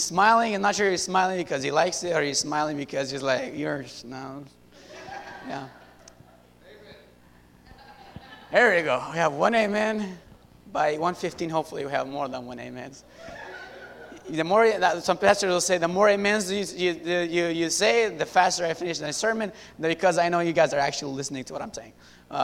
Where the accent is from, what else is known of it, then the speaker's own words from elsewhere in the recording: Syria; I was born and raised in Syria. And my dad is a pastor in Syria.